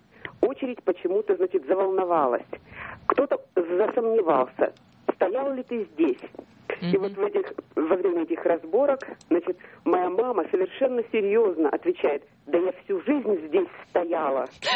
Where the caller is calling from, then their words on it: Omsk, Omsk Oblast, Russia; Я звоню из Омска.